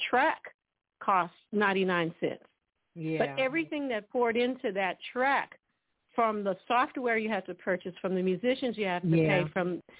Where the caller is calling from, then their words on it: Dallas, Texas, United States; From Dallas, Texas.